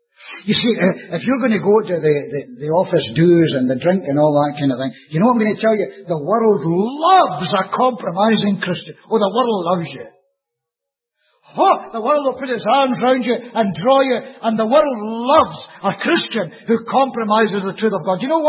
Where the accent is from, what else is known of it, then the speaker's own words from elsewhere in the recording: Scotland, United Kingdom; Or maybe because I'm Scottish.